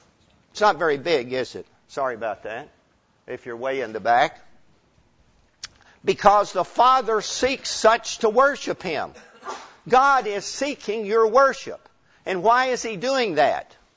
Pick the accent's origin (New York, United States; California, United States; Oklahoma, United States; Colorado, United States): Oklahoma, United States; Oklahoma City; First of all, I'm an Okie. I was born in Oklahoma City.